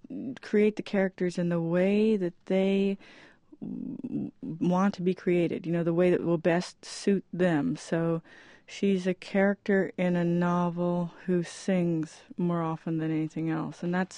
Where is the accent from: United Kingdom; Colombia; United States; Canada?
United States; Fort Knox, Kentucky; born there; also born or lived in North Carolina; I'm a little kid because I was just born, and we moved from Fort Knox, where I was born, to North Carolina.